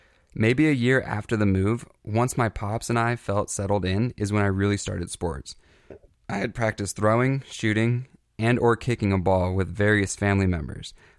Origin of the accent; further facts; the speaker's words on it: Los Angeles, California, United States; born there; I was born in East LA into a family that wasn't necessarily broken, just not fully put together.